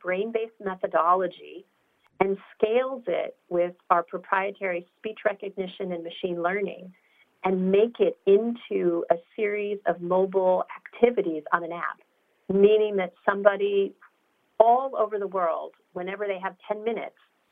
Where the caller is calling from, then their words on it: Bellevue, Washington, United States; From Bellevue, Washington.